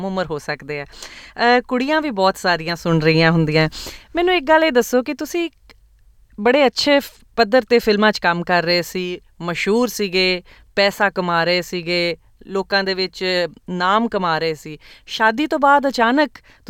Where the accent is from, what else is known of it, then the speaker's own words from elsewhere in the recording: Punjab, India; now in Australia; ਅਸੀਂ ਪੰਜਾਬ ਦੇ ਲੋਕ, ਪੰਜਾਬ ਤੋਂ ਭਾਵੇਂ ਬਾਹਰ ਆਪਣੇ ਮੁਲਕ ਭਾਰਤ ਵਿੱਚ ਹੋਈਏ ਜਾਂ ਪਰਦੇਸਾਂ ਵਿੱਚ ਜਿਵੇਂ ਕਿ ਅਸੀਂ ਆਸਟ੍ਰੇਲੀਆ ਵਿੱਚ ਹੈਗੇ ਹਾਂ